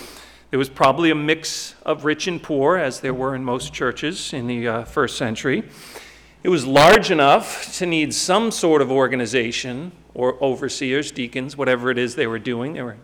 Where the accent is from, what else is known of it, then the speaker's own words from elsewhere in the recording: Duxbury, Massachusetts, United States; when I was a camp counselor for a day camp in my hometown of Duxbury